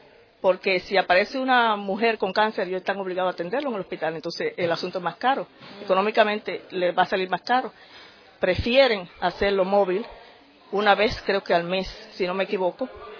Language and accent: Spanish; Dominican Republic; Muy diferente también en mi país. En la República Dominicana no es obligado